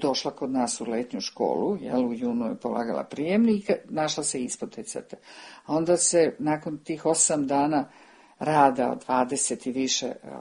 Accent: Belgrade, Serbia; moved away as an adult; zašto govorim Ekavicom. I kad sam objasnila da sam rođena u Beogradu, da sam živela tamo 44 godine

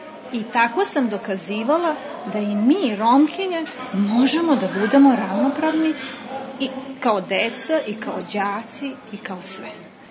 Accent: Novi Sad, Vojvodina, Serbia; dolazim iz Novog Sada.

